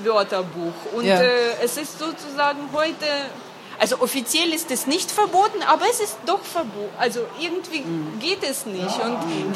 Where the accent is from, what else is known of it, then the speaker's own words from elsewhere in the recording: Ukraine; Deshalb bin ich wahrscheinlich hier als Ukrainerin jetzt straffällig